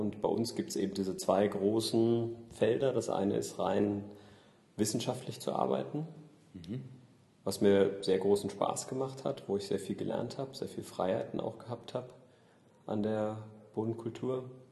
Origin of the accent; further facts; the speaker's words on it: Germany; moved away as an adult; now in Vienna, Austria; Es war als klassischer Bildungsflüchtling mein Weg als Deutscher nach Österreich, nach Wien.